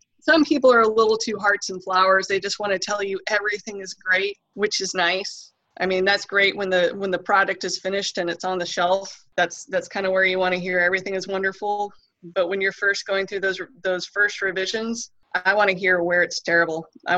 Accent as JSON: {"language": "English", "region": "California", "country": "United States", "tie": "born or raised there", "said": "Well, I think it just kind of goes back to where I grew up in California. We had the legends of the Yucca Man there in the Mojave Desert"}